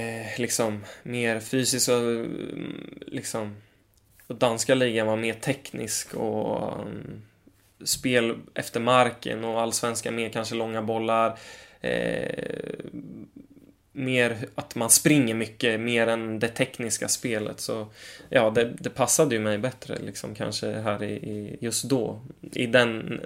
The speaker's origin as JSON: {"language": "Swedish", "town": "Kumla", "region": "Örebro County", "country": "Sweden", "tie": "born or raised there", "said": "där jag växte upp i Kumla"}